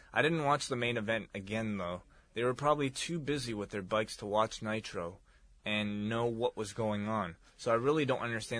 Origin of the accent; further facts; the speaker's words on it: Australia; I'm from Australia.